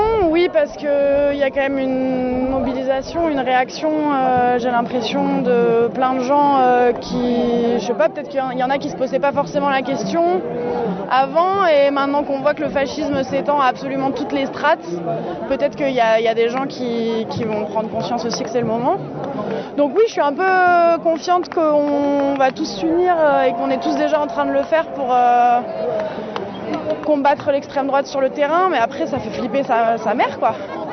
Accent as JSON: {"language": "French", "town": "Marseille", "region": "Provence-Alpes-Côte d'Azur", "country": "France", "tie": "born or raised there", "said": "Non, je suis de Marseille. J'ai grandi à Marseille, je suis juste partie faire mes études à Paris."}